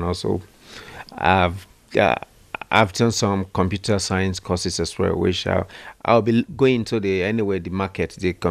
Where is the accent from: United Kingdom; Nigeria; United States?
Nigeria; I'm from Nigeria.